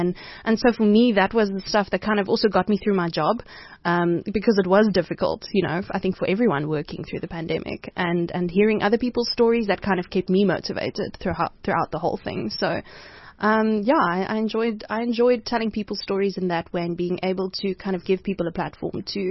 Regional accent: Cradock, Eastern Cape, South Africa; now in Johannesburg, South Africa; It wouldn't have been possible if I hadn't moved there, you know, on my own from Craddock. Mm. I remember I was driving from Potch, where I studied.

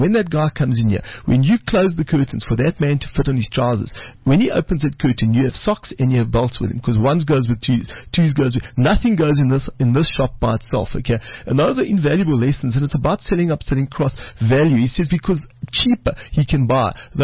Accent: Port Elizabeth, Eastern Cape, South Africa; this was a long time ago, I worked in a very small little mom and pop shop in Port Elizabeth, my hometown, and we sold clothing.

